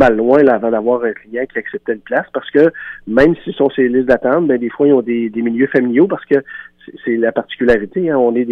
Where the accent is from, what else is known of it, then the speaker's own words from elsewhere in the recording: Quebec, Canada; chez nous, au Témiscouata, quand on aura maximisé nos RSG en communauté